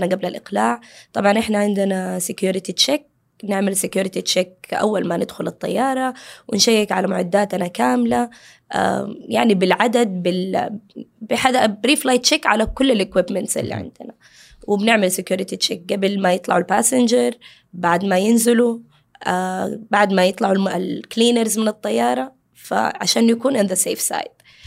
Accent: Saudi Arabia; بيسمعوني من لهجتي يقوم يطالع فيه، أنت سعودية؟ أقول لهم أيوة أنا سعودية.

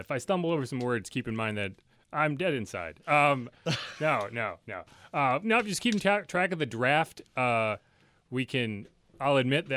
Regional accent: Connecticut, United States; I grew up in Connecticut about 15 minutes from the university, so we always went to UConn fans over at Gamble Pavilion.

